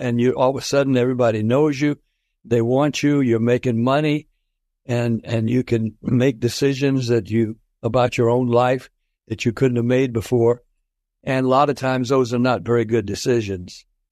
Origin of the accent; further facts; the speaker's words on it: Nashville, Tennessee, United States; And of course, I was a homeboy from Nashville